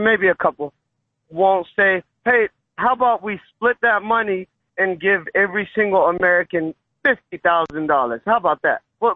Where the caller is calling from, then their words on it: Yemen; I'm from Yemen. I'm Muslim.